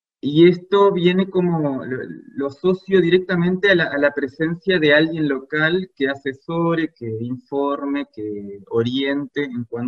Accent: Bella Unión, Artigas, Uruguay; fui estudiante de la universidad del interior, yo soy de Bella Unión, me fui a Salto a estudiar

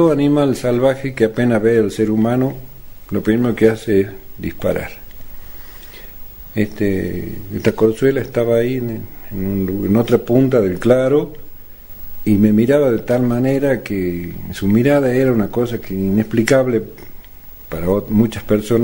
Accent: San Miguel de Tucumán, Tucumán, Argentina; born there; now in Amaicha, Argentina; tengo 55 años, hace 3 años que estoy radicado definitivamente en Amaicha, nací en San Miguel de Tucumán.

